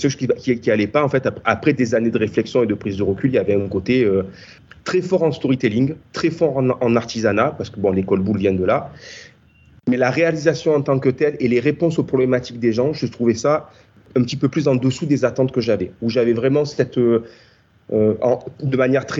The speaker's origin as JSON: {"language": "French", "town": "Marseille", "region": "Provence-Alpes-Côte d'Azur", "country": "France", "said": "j'ai fait ça entre Marseille et Aix parce que je suis originaire de Marseille"}